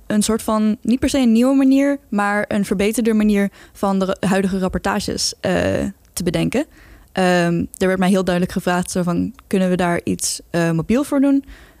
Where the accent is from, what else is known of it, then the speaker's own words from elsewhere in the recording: Duiven, Gelderland, Netherlands; now in The Hague, Netherlands; Nou, ik kom uit Duiven eigenlijk, lekker in de hele mooie oostkant, bij mijn ouders vandaan. En ik ben hierheen naar Den Haag gekomen voor mijn studie.